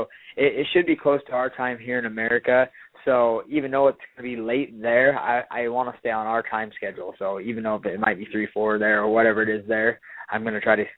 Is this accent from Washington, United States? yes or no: yes; Yakima, Washington, United States; my home state, Yakima, or Washington.